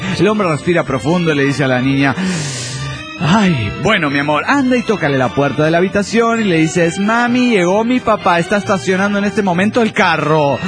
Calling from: Tampa, Florida, United States; de Tampa, Florida.

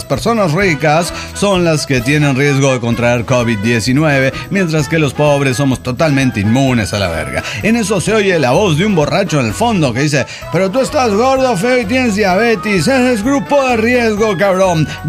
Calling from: Mexico City, Mexico; de Ciudad de México.

